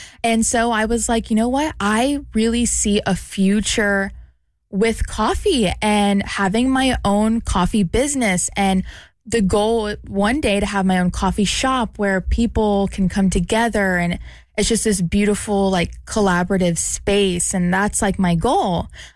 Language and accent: English; Kennesaw, Georgia, United States; And I'm from Kennesaw. So I'm like born, raised here.